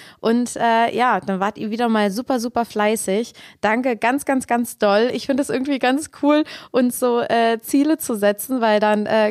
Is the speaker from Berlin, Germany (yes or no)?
yes; Berlin, Germany; Ich identifiziere mich, solange ich denken kann, immer eher als Berlinerin.